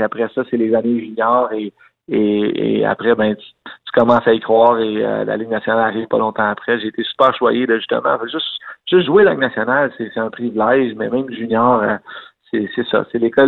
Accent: Saint-Bruno, Quebec, Canada; t'as 15 ans, tu quittes le lit familial, là, parce que j'étais en pension, je venais de Saint-Bruno et j'allais à Saint-Hyacinthe à l'école.

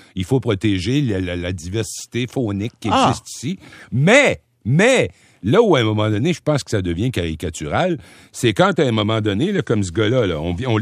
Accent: Rimouski, Quebec, Canada; Je viens de Rimouski

